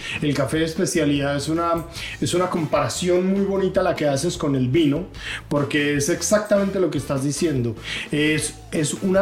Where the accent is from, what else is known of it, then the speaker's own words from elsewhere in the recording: Paisa region, Colombia; El antiguo Caldas, que de donde soy yo, el antiguo Caldas era Antioquia, Antioquia, Quindío, Risaralda y Caldas.